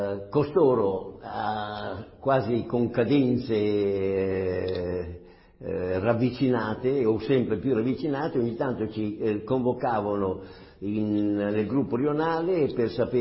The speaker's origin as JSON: {"language": "Italian", "town": "Milan", "region": "Lombardy", "country": "Italy", "tie": "born or raised there", "said": "sono nato a Milano il 24 gennaio del 1921."}